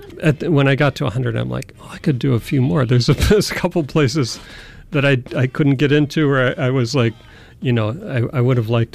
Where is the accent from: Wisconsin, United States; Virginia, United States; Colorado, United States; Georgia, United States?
Wisconsin, United States; Madison; and then I returned to my hometown, which is Madison, and I got a master's degree here